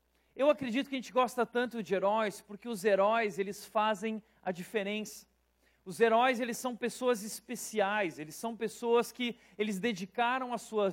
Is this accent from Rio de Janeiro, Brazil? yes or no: no; Rio Grande do Sul, Brazil; Eu sou gaúcho, gaúcho macho, eu costumo falar isso lá em São Paulo